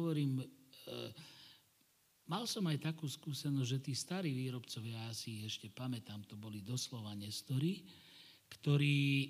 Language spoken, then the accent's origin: Slovak; Bratislava, Bratislava Region, Slovakia; born there; Hoci som sa narodil v Bratislave, ale ja budem vždy vraviť, že som Kokavčan a pochádzam rodom z Kokavy, odtiaľ mám starých rodičov